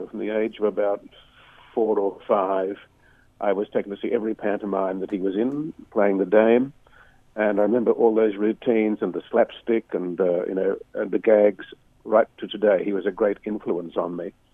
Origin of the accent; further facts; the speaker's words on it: Maitland, New South Wales, Australia; I grew up in Maitland in the Hunter Valley, and it was not a great cultural hub, I must say, in those days.